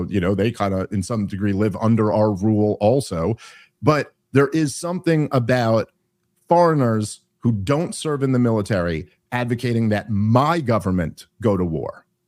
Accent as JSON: {"language": "English", "region": "England", "country": "United Kingdom", "lives_now": "United States", "said": "Being like a British gay dude who advocates for us to fight wars."}